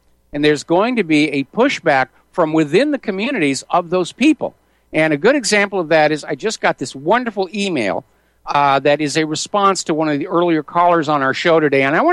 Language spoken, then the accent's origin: English; California, United States; You know, hey, dudes, I'm from California.